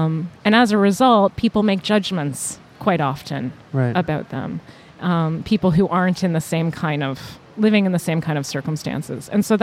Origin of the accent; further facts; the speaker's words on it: Toronto, Ontario, Canada; I was born in Toronto. I was raised in North Toronto, which for most people would be considered a fairly affluent area of the city.